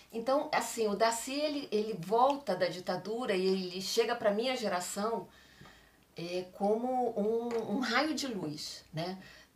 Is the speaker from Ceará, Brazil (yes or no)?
no; Rio de Janeiro, Brazil; eu, como carioca, vivi a gestão do Darcy como secretário de educação